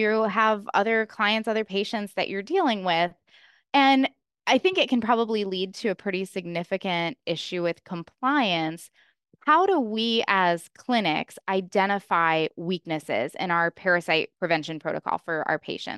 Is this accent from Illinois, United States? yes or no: yes; Chicago, Illinois, United States; I am also originally from Chicago